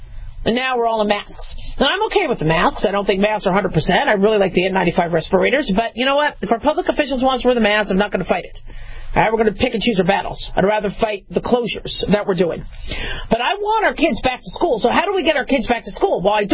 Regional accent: California, United States; I love California. I'm from California, you know, so I'm still a Californian. Right? So not a Valley girl. I hate that term, but I was born there. I've lived there for some time.

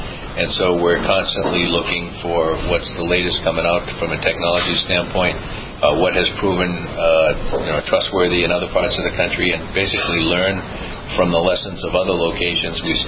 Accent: Boston, Massachusetts, United States; now in Los Angeles, United States; I am. I grew up in Boston.

